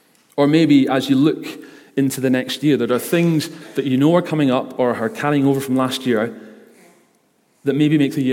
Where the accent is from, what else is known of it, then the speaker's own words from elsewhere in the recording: Isle of Lewis, Scotland, United Kingdom; I am from the Isle of Lewis, so I've been there for the past couple of weeks over Christmas time, mostly speaking Gaelic to a lot of people that I know up there.